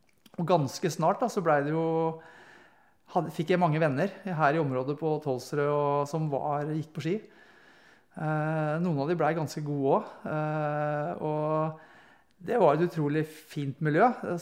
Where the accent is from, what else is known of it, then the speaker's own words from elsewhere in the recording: Tønsberg, Vestfold, Norway; Jeg vokste opp i Tønsberg, først på Eik, og så flyttet vi, bygde hus, moderen og faderen på Husvik. Flyttet dit etter hvert, når jeg var, ikke ble i andre klasse, begynte på Husvik skole.